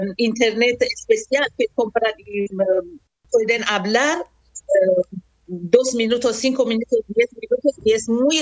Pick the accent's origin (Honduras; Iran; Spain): Iran; moved away; Tuve que salir de Irán por la situación de total de las mujeres y de todas las personas que vivíamos entonces en Irán, no estábamos contentos y ahora tampoco. Así que tuve que salir de Irán.